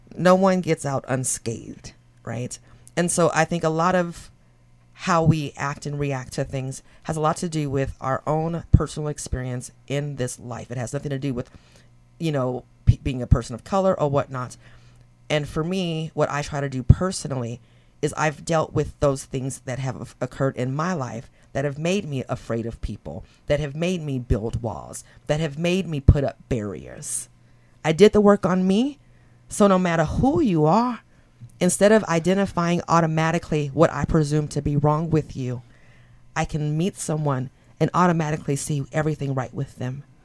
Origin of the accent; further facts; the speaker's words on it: Redondo Beach, California, United States; now in Tillamook County, United States; community like North Coast, or in specifically North Tillamook County, is nothing different than how I grew up in Redondo Beach.